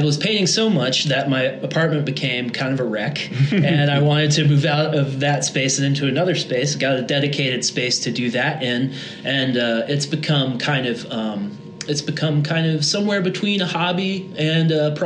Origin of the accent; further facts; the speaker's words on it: Atlanta, Georgia, United States; also born or lived in Birmingham, Alabama; I'm originally born in Birmingham, Alabama, but I was raised in the Atlanta, Georgia area, came here for school